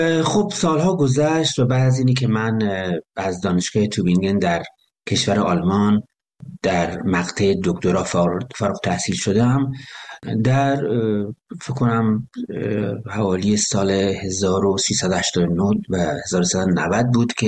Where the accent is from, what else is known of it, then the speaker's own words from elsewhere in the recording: Kermanshah, Iran; برای خودم هم اهل کرمانشاه هستم